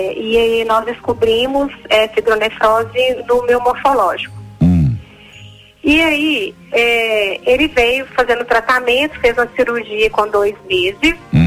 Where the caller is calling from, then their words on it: Pará de Minas, Minas Gerais, Brazil; Eu falo de Pará de Minas, Minas Gerais.